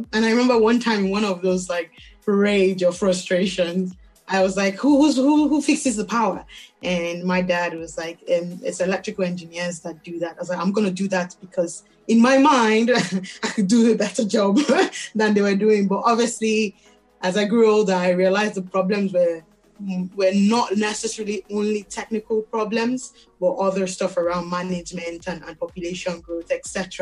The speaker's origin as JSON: {"language": "English", "country": "Nigeria", "tie": "born or raised there", "said": "I grew up in Nigeria, so it was the frequent power cuts."}